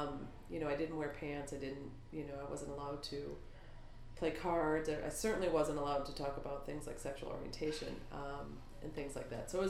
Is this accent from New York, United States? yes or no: no; California, United States; also born or lived in Great Falls, Montana / Michigan; now in Wisconsin, United States; I grew up in Southern California and Michigan, and I came to Wisconsin about 25 years ago.